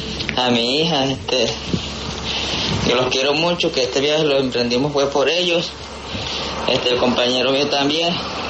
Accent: Medialuna, Cesar, Colombia; Un saludo también muy especial al pueblo de Medialuna, que es donde yo soy, el corregimiento de San Diego.

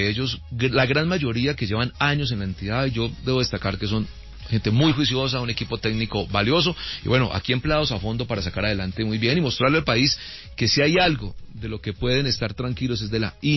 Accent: Samaná, Caldas, Colombia; now in Manizales, Colombia; Yo soy caldense, de un municipio al oriente de Caldas que se llama Samana Caldas, y pues mi vida la desarrollo en Manizales.

